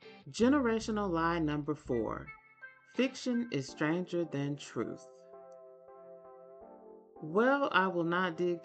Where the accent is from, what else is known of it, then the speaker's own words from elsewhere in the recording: Deep South, United States; I am Black, African American, FBA, whatever your preference is. I'm from the Deep South, and I was taught vote blue no matter who.